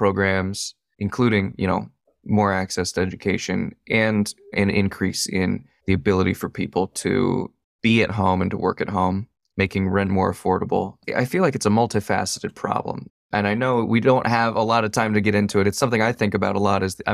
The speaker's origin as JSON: {"language": "English", "town": "Gilroy", "region": "California", "country": "United States", "tie": "born or raised there", "said": "I mean, I moved from the Silicon Valley. I grew up in Gilroy. I don't know if you've ever been. You don't have to go. There's not a lot there but garlic and people"}